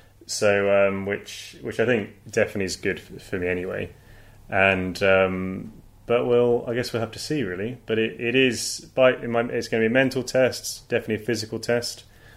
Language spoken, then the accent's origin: English; Petersfield, South East England, United Kingdom; I grew up in the South Downs here in Petersfield, so I know I really value the great outdoors, always have, and probably been quite spoiled.